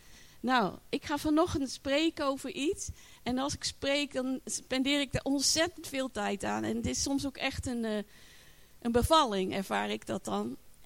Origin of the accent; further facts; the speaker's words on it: Deventer, Overijssel, Netherlands; ik kom uit Deventer. Ik ben getrouwd met Giovanni